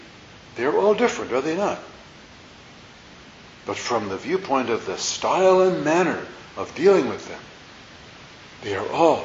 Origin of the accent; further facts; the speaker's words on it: Canada; the member I grew up in Canada.